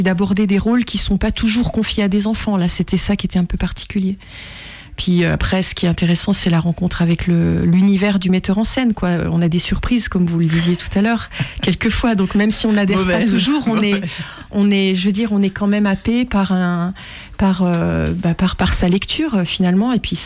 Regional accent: Besançon, Bourgogne-Franche-Comté, France; born there; also born or lived in Paris, France / Lyon, France; moi je suis née à Besançon, j'ai commencé la musique là-bas. Et puis après Paris, direction d'orchestre surtout, et puis ensuite Lyon pour la direction de chœur.

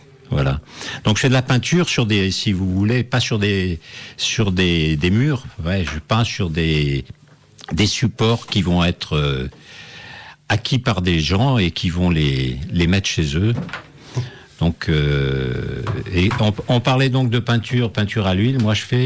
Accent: Algiers, Algiers Province, Algeria; also born or lived in Toulon, France; Pour moi, je suis né à Alger, ouais, parce que enfin, je suis né sur le papier, je suis né à Toulon.

